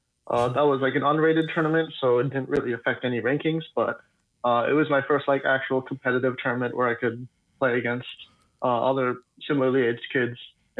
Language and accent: English; Eagan, Minnesota, United States; I am from Eagan, Minnesota, and I've been playing chess since I was 5 years old.